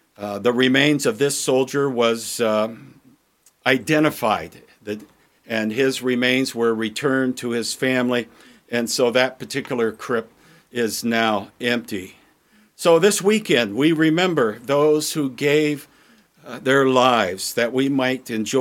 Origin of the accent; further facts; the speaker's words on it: Iowa, United States; Where I grew up in Iowa, we traveled into Fairfield for a special Memorial Day service put on by the VFW.